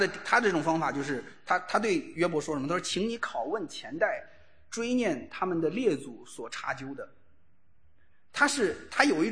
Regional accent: China; 好像就我们中国人一个好心办坏事，对不对？

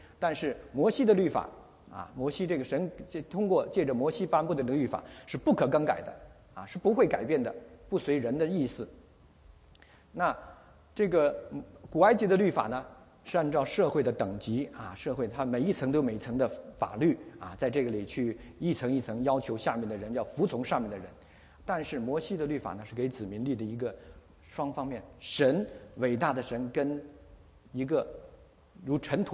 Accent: Beijing, China; 北京虽然我不是胡同长大的，但我也有这个毛病。从小我们就是这样

